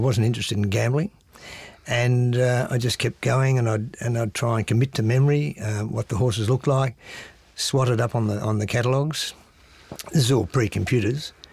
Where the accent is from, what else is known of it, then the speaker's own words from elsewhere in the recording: North Melbourne, Victoria, Australia; when I was growing up in North Melbourne